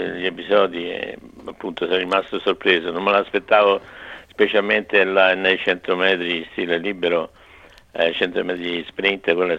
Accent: Rome, Lazio, Italy; io essendo romano

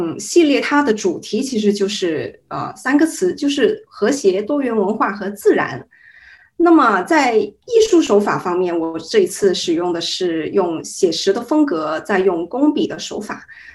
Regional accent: Guangzhou, Guangdong, China; now in Australia; 我是广州人，我是土生土长在广州出生和长大的人，然后呢，我在高中的时候是入读了我们本市的一家艺术学校。

